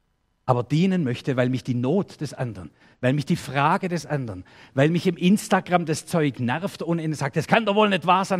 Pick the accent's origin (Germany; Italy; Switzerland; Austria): Germany; Wir auch als Deutsche, das fällt uns schon schwer, zuzugeben, wir sind ratlos hier.